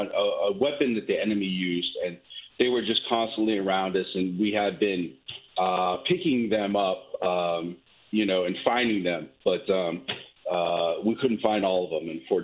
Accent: Virginia, United States; Well, I am from Northern Virginia, and during the beginning weeks of my senior year, we experienced September 11th

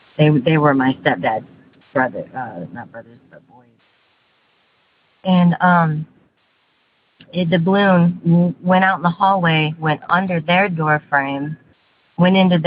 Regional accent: St. Louis, Missouri, United States; I am from St. Louis, Missouri.

